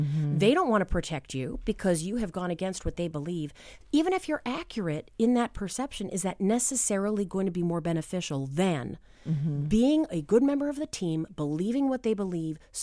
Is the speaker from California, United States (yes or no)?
no; New Hampshire, United States; But I am from New Hampshire, and I'm from a rural area in New Hampshire.